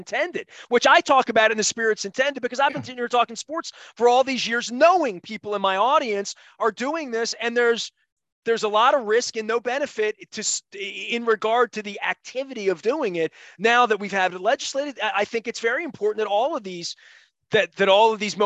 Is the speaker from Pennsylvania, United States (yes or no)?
no; Dundalk, Maryland, United States; I'm from Dundalk, John. You know what I mean? I mean, literally, I'm from Dundalk, man.